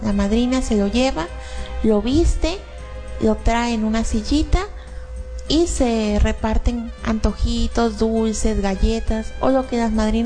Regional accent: Chiapas, Mexico; aquí en mi tierra la Navidad se festeja colocando en nuestras casas un árbol navideño

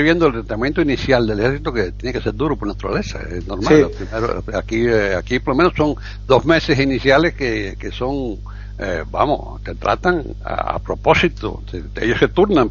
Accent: Cuba; accent: Cuban; gracias a eso pude, con mi acento cubano, que sé qué, pude hacerlo

